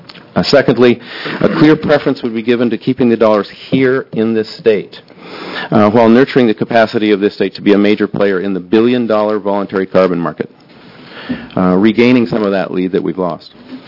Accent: Otis, Oregon, United States; and for the record, I am from the Salmon River watershed in Otis, Oregon.

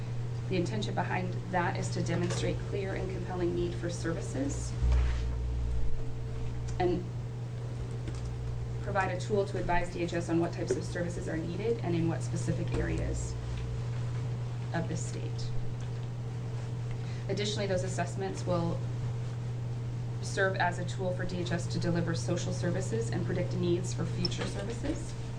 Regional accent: Portland, Oregon, United States; I'm from Southeast Portland.

